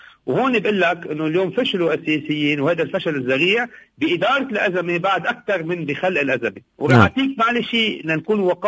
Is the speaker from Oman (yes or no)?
no; Beirut, Beirut Governorate, Lebanon; وقول لهم أنه اشتقني لهم نحن من بيروت